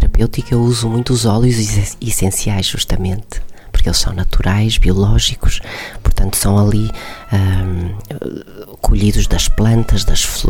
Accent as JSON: {"language": "Portuguese", "town": "Porto", "region": "Norte", "country": "Portugal", "also_born_or_lived": "Switzerland", "lives_now": "Viana do Castelo, Portugal", "said": "Eu vivi muitos anos na Suíça e, portanto, quando decidi voltar para Portugal, para a minha terra, eu escolhi, sou do Porto, originalmente."}